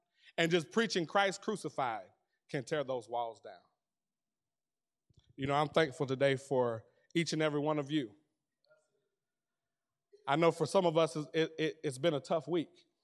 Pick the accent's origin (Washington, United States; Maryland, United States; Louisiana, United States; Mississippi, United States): Maryland, United States; And I'm from the city. I'm from Maryland, D.C. area.